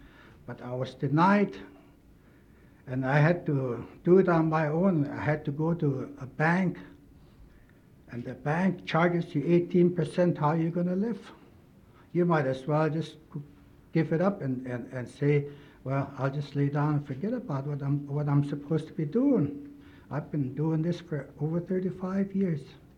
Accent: Angoon, Alaska, United States; I come from the Raven, and I come from the Raven House in Angoon.

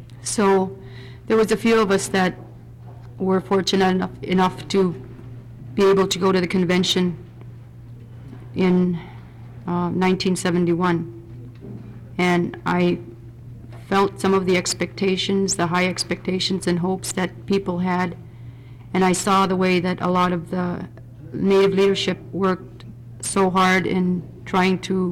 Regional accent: Barrow, Alaska, United States; I was born and raised in Barrow. And what I have to say will reflect the way that I grew up

